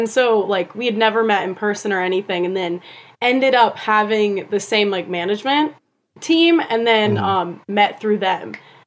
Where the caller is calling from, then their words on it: North Carolina, United States; Yeah, so I am zooming in from the Appalachian Mountains of North Carolina.